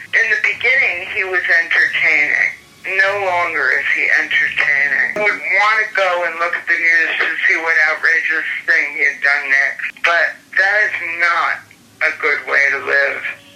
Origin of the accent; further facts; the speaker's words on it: New York, United States; partly because I grew up in New York, which is a city where there are people of all colors.